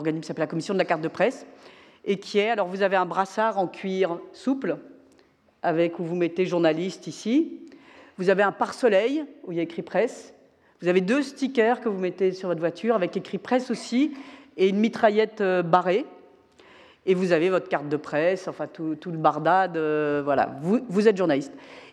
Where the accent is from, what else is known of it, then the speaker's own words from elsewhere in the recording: France; je suis française, on est contre la guerre